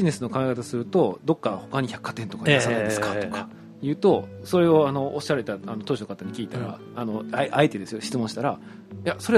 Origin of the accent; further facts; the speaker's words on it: Nara, Japan; 僕は奈良県で生まれ育って、うん、で最初サラリーマンしたのがあの京都だったので